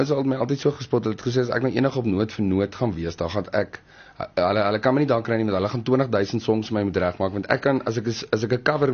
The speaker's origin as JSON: {"language": "Afrikaans", "region": "Free State", "country": "South Africa", "accent": "Free State", "said": "ek klink net vir my funny, want ek kom van die Vrystaat af, so ek het die accent"}